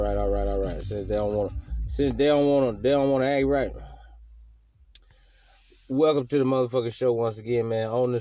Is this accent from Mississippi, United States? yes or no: yes; Newton, Mississippi, United States; I'm from Newton, man. New Mississippi, man.